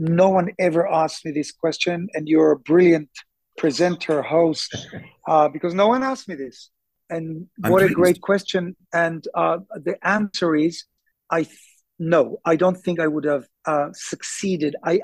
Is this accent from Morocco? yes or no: no; Tel Aviv, Tel Aviv District, Israel; born there; English is a second language; I was born in Tel Aviv. By the way, I come from … if you didn't know that.